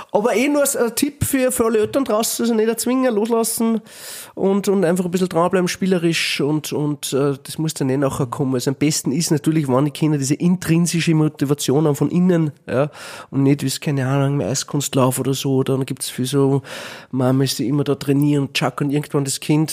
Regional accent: Gramastetten, Upper Austria, Austria; ich bin aus Grammerstetten in einer Sackgasse

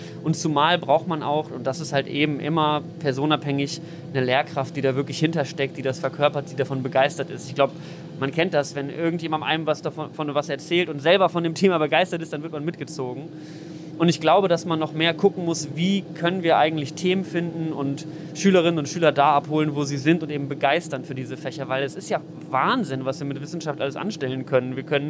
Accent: Mettmann, North Rhine-Westphalia, Germany; now in Berlin, Germany; ich bin ja Wahlberliner und habe eben dementsprechend, also ich bin aufgewachsen in NRW, in der Vorstadt von Düsseldorf.

